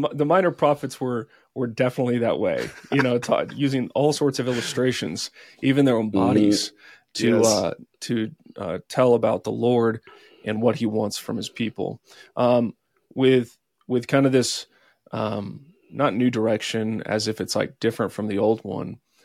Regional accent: Texas, United States; I grew up in Texas. I was raised by a small business owner. Grew up in a Christian school, Christian home.

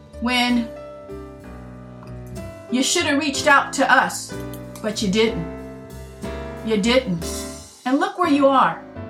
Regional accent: Pacoima, California, United States; I grew up, I'm from Pacoima.

